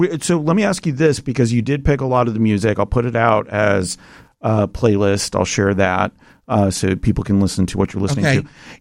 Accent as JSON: {"language": "English", "town": "Montreal", "region": "Quebec", "country": "Canada", "tie": "born there", "said": "Now, I will say I was born in Montreal"}